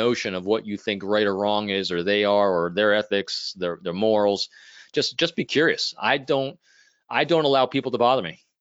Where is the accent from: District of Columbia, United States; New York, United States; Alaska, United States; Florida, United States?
New York, United States; I am originally from the Northeast. I grew up in New York, you know, north of the city.